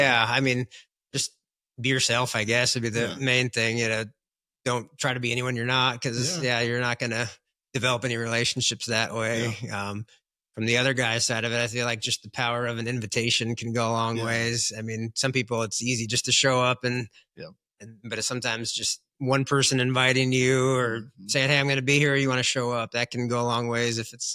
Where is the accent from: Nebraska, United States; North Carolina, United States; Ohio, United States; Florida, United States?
Nebraska, United States; O'Neill; born or raised there